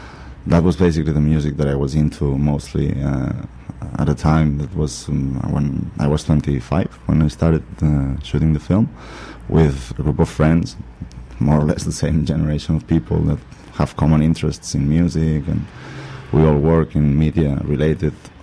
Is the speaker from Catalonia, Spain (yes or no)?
yes; Barcelona, Catalonia, Spain; I'm from Barcelona.